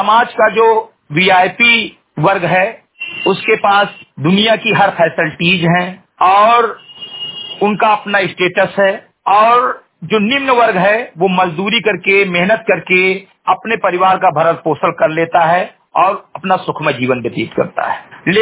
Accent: Bahraich, Uttar Pradesh, India; ग्राम सभा से मृगटेही विकासखंड मेंटुआ जनपद बहराइच का मूल निवासी हूं

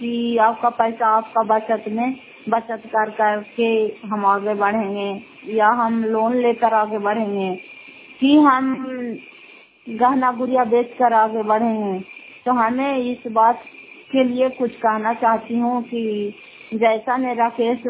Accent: Fatehpur, Bihar, India; घर फतेहपुर, पंचायत मकरौता, जिला नालंदा, किराया पचरा ब्लॉक की निवासी हूँ।

